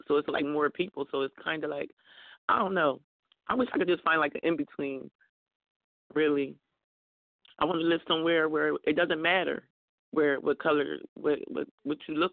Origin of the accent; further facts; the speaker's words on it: New Jersey, United States; And, you know, I'm from Jersey. I went to North Carolina and they thought I was being sassy.